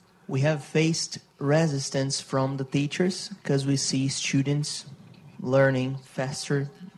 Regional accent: Brazil; from Brazil.

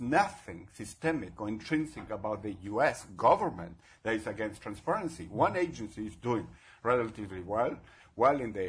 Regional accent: Chile; English is a second language; now in United States; I'm from Chile, and I haven't worked in the development field for a long time

